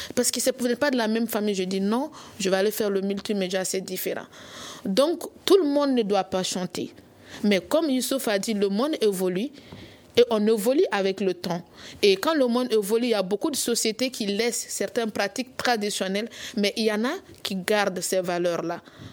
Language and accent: French; Wassoulou, Mali; Chez nous, dans le Wassolo